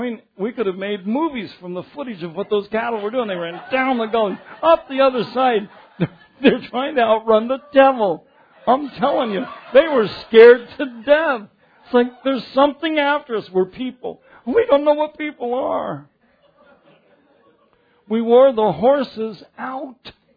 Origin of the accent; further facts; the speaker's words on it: Denver, Colorado, United States; And I grew up in Denver, so I'm thinking, well, there's a cow here at the gate mooing.